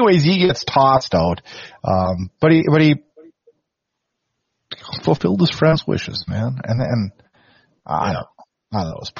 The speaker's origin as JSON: {"language": "English", "region": "Minnesota", "country": "United States", "said": "I'm from Minnesota. Can't cheer for that."}